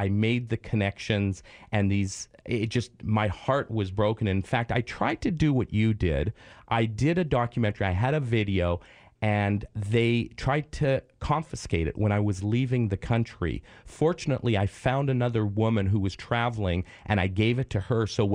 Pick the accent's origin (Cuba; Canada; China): Canada; From Toronto. I'm Canadian.